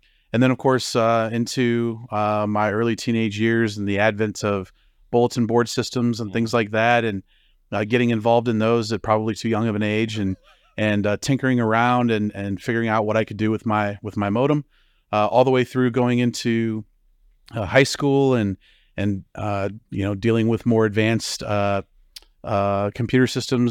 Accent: Omaha, Nebraska, United States; I grew up in Omaha, Nebraska, and I watched what my brothers and sisters did.

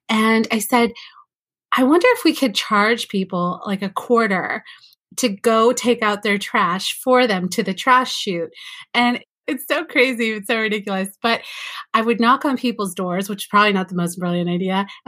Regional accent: California, United States; born there; So I literally would spend all my allowance money on chips in Mexico or here in the States. I was born in California

